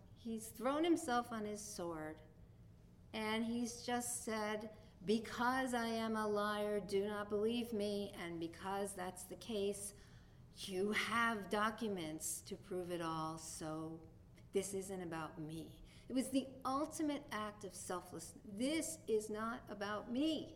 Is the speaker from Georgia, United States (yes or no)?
no; New York, United States; accent: New York; he does this in the New York accent that I'm now using because I'm a New Yorker